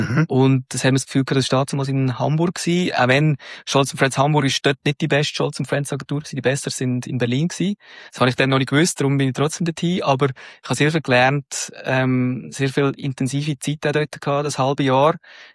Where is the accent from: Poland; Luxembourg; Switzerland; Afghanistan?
Switzerland; Und ich als Schweizer bin dort schon als Ausländer eingestuft worden.